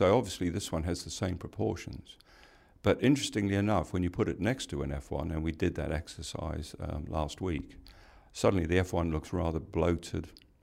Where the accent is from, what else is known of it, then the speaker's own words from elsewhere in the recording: Durban, KwaZulu-Natal, South Africa; born there; Durban, yes, I was born